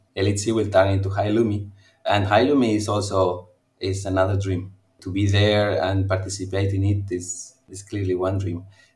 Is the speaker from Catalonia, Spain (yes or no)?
no; Valencia, Valencian Community, Spain; English is a second language; also born or lived in Cuenca; Actually, we moved to Valencia when I was still very, very young, maybe with 1 year old or something like this.